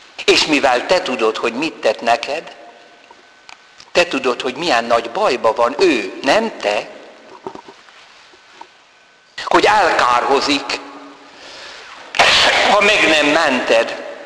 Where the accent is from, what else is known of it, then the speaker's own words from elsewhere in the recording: Hungary; now in France; észrevette az akcentusomon, hogy melyik területéről vagyok Franciaországnak, mondom, Magyarországról vagyok.